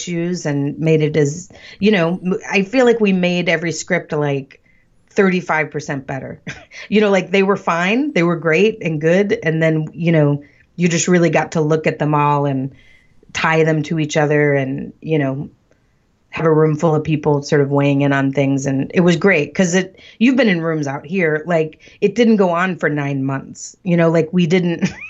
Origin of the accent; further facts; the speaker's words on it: Texas, United States; I grew up, I am a hillbilly from Texas